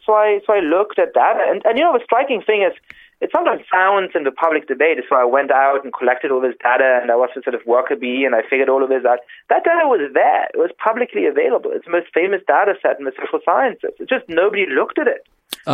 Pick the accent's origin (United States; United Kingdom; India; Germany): Germany; And when I grew up in Germany, which is a sort of interesting place to grow up